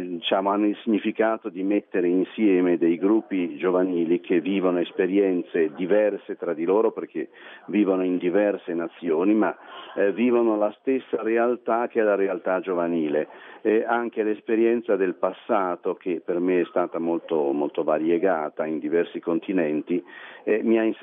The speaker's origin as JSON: {"language": "Italian", "town": "Loreto", "region": "Marche", "country": "Italy", "said": "Noi che veniamo da Loreto ci siamo sentiti nel dovere di camminare insieme"}